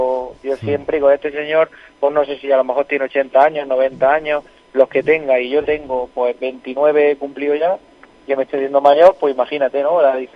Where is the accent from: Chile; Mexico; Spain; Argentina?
Spain; Turgena; al final todos somos hijos de Turgena, somos del mismo pueblo y pues bueno, pues hay buena relación